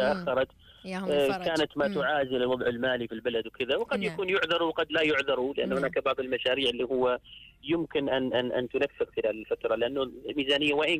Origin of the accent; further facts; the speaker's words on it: Oman; تقصير في تقديم الخدمات الصحية عندنا في عمان